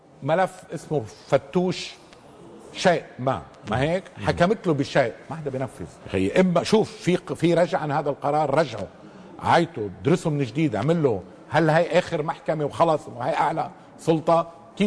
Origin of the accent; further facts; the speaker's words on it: Lebanon; نحن كلبنانيين كلنا هذه الطبقة السياسية أمام محك كبير